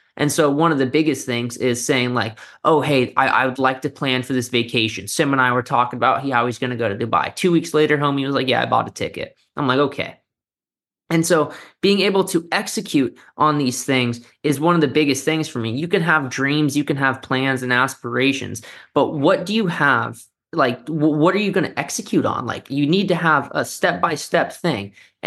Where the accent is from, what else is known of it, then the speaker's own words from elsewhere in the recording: California, United States; I grew up in South Orange County in, you know, California. So it's prominently a wealthy area.